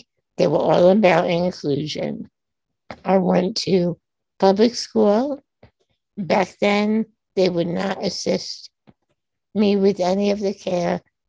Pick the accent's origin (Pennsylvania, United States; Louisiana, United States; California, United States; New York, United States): New York, United States; Massapequa; I was raised on Long Island in Massapequa, New York, before the ADA.